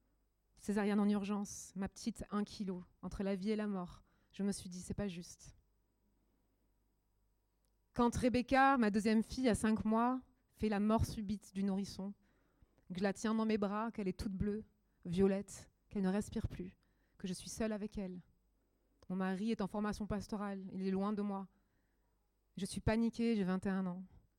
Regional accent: Germany; now in Marseille, France; On avait été déjà malmenés dans le quartier de Marseille parce qu'on est allemand

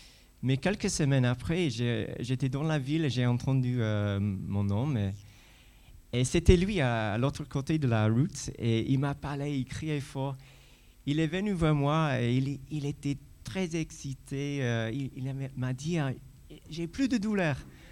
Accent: Jersey; French is a second language; Je suis britannique, je viens de l'île de Jersey.

